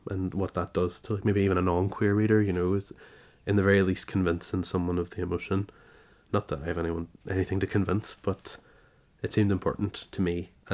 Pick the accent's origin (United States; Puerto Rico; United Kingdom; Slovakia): United Kingdom; Derry, Northern Ireland; I'm from Derry City.